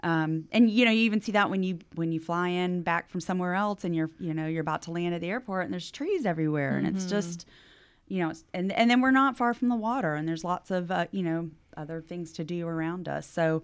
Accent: Tallahassee, Florida, United States; I grew up in Tallahassee. My parents are still in the house I lived in on Marion Avenue over in Benton Hills. I went to school at all the schools along Miccosukee, Kate Sullivan, Cobb, Leon.

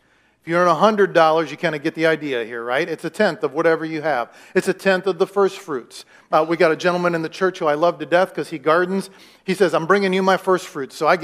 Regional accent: Iowa, United States; You know, I was naive. I'm from Iowa.

